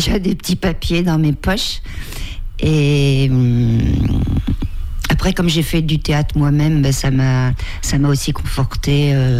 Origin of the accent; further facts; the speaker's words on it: Nevers, Bourgogne-Franche-Comté, France; now in Vendée, France; Elle commence à la Charité-sur-Loire où je suis née, dans la Nièvre, et à Nevers où j'ai commencé le collège. Et après... voilà, il s'est passé des choses et je suis venue en Vendée parce qu'en étant prof, il fallait choisir.